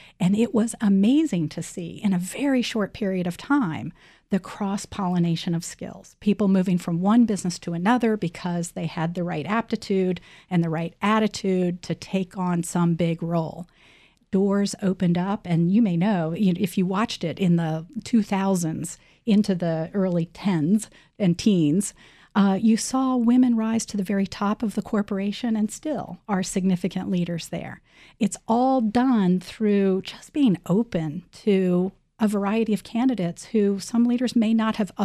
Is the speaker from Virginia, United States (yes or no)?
yes; Lexington, Virginia, United States; I grew up in Lexington, Virginia. And it's a college town, as you know.